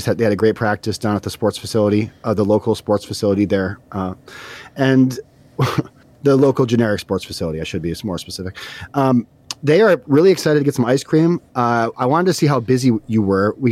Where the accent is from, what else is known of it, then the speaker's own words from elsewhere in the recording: Northeast, United States; I'm not sure what you guys might call it, but I'm from the Northeast, and you know, a Demon Soul is a Demon Soul up here.